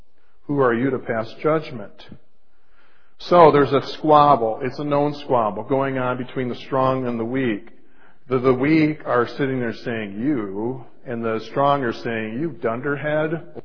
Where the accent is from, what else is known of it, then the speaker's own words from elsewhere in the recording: Chicago, Illinois, United States; You don't spend a lot of time saying the Cubs stink, again, I'm from Chicago, the weather's good